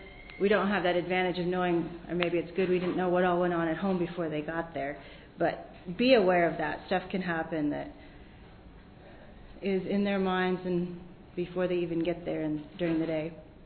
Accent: Sterling, Alberta, Canada; I'm from Sterling, Alberta.

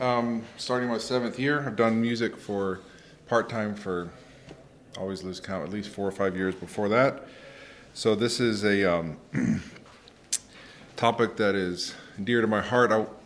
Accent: Texas, United States; I'm from Texas.

